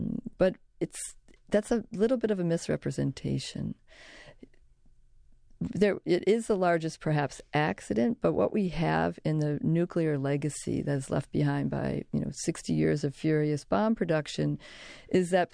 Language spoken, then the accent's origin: English; Chicago, Illinois, United States; North Dakota, where I grew up in Chicago